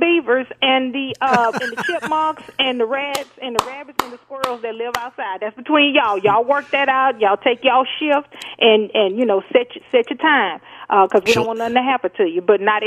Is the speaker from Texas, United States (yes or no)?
yes; Texas, United States; I'm from Texas. Come on now.